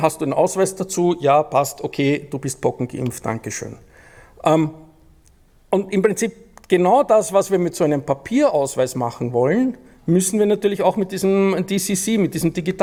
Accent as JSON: {"language": "German", "country": "Austria", "said": "Ich bin Österreicher, ich kenne halt mal das Österreichische."}